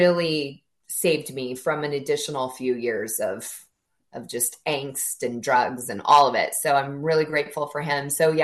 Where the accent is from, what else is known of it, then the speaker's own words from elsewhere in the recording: Arizona, United States; So the town I was in is super high elevation.